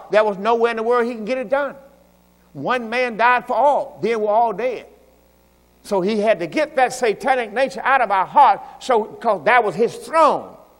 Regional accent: Mississippi, United States; Listen, man, I'm from Mississippi, plantation, cotton field, come on.

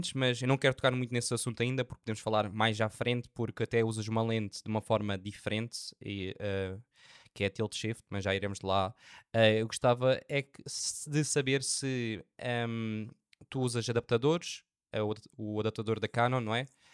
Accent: Algarve, Portugal; accent: Algarve; eu também tenho sotaque algarvio, não tenho assim muito, sim, carregado, mas sei que tenho.

